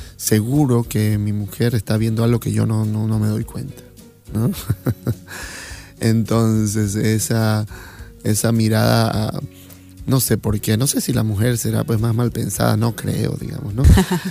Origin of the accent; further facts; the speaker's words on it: Beni, Bolivia; Yo vengo de un lugar, pues bueno, vengo del Beni, donde se habla fuerte